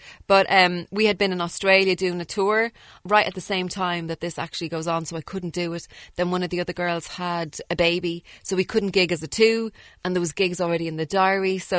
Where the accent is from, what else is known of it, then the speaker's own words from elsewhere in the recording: Kildare, Ireland; Oh, I'm from Kildare.